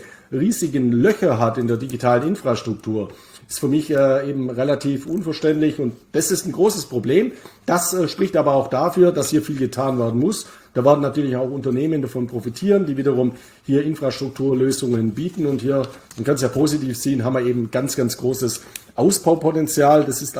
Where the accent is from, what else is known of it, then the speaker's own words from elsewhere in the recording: Bavaria, Germany; meine Heimat Bayern ist ja auch eine Totalkatastrophe